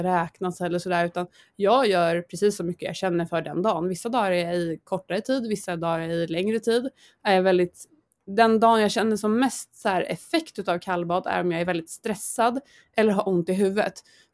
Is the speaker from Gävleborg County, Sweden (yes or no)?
no; Stockholm, Stockholm County, Sweden; now in Jönköping, Sweden; Jag är från Stockholm och så nu bor jag i Jönköping.